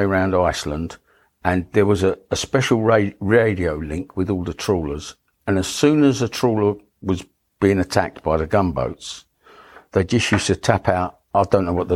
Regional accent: Dagenham, London, United Kingdom; born there; I was born in Dagenham. At the time, it was the biggest council estate in the world.

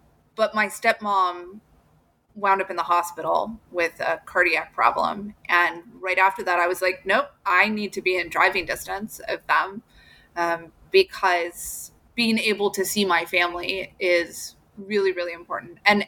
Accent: Illinois, United States; I grew up in Southern Illinois. So when I went to do the PhD at Southern Illinois University, I was going home.

